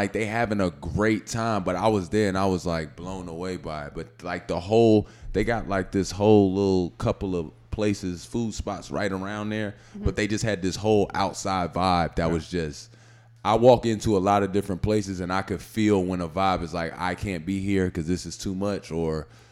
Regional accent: Midwest, United States; I'm from the Midwest. So I'm so used to Midwest cities.

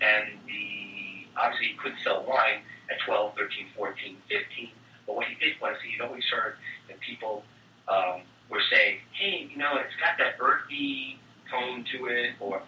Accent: New York, United States; okay, so I'm a New Yorker, he's a New Jersey guy

